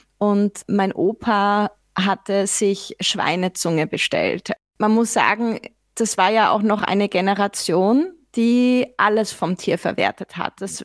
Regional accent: Nuremberg, Bavaria, Germany; Und ich bin auch aufgewachsen in einer Umgebung. Ich komme ursprünglich aus Franken, aus Deutschland, aus Nürnberg. Und da bin ich aufgewachsen mit Fleisch.

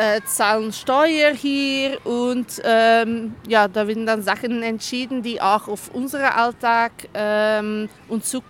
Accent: Belgium; now in Austria; als Belgierin muss ich in Belgien wählen gehen, weil da gibt es Wahlpflicht. Auch wenn ich nicht in Belgien lebe

